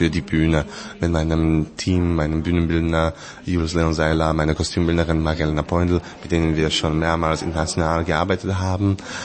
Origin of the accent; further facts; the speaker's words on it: Slovakia; für eine Spielzeit zurückzukehren zu meiner Heimat, also in die Slowakei